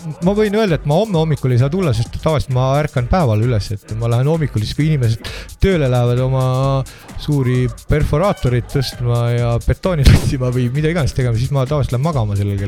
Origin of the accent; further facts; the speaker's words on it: Võru, Võru County, Estonia; No ma olen ka Võrust kunagi kasvanud ja ma ei ole paarkümmend aastat käinud, aga kasvanud ja sündinud